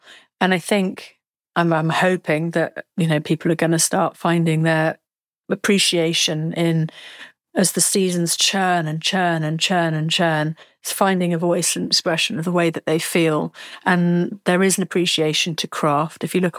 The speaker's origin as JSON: {"language": "English", "region": "South West England", "country": "United Kingdom", "said": "I'm from Somerset."}